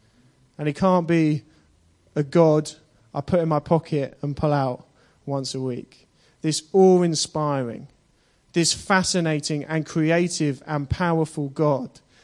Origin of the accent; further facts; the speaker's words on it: Chennai, Tamil Nadu, India; born there; won't do the accent, because it makes me sound like I'm canvassing for Plaid Cymru, rather than I was born in Chennai.